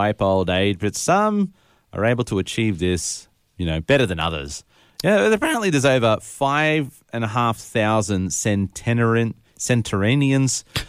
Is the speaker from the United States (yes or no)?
no; Gold Coast, Queensland, Australia; well, I mean, I grew up on the Gold Coast. So, you know, Surfers Paradise is like the mecca of nightclubs.